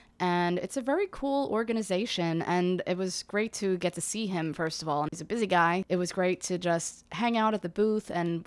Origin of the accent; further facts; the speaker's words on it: Philadelphia, Pennsylvania, United States; And I'm from Philly, so I'm really tough on my cheesesteak.